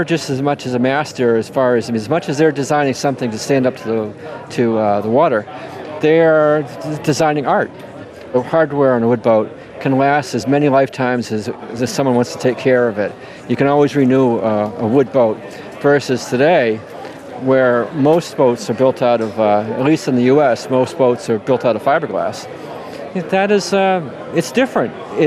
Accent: New England, United States; Me being an American, my influence being from New England

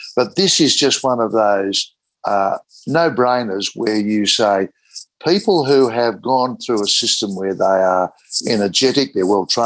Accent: Australia; Part of being an Australian is if you've got interest in sport, whether you play it or you just help, you love the idea that you're part of a tribe.

